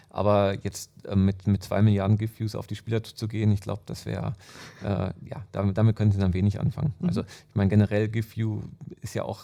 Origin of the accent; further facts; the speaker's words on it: North Rhine-Westphalia, Germany; now in Munich, Germany; Aus Ostwestfalen und dem Münsterland, da haben wir jetzt nicht den stärksten Dialekt. Und bin vor 8 Jahren nach München gezogen